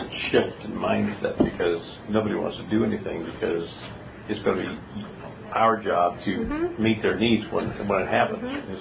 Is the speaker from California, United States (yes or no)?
yes; California, United States; also born or lived in Oklahoma; I grew up down in Southern California, so you have some earthquake experience, though, still. Lived in Oklahoma for a while, too